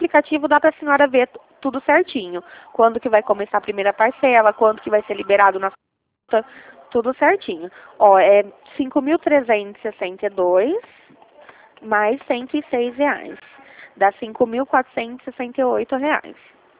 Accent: Ribeirão Preto, São Paulo, Brazil; Eu sou daqui de Ribeirão Preto.

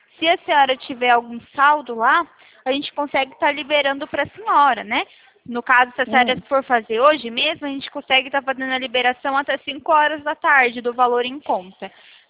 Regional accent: Araras, São Paulo, Brazil; Eu sou aqui de Araras, interior de São Paulo.

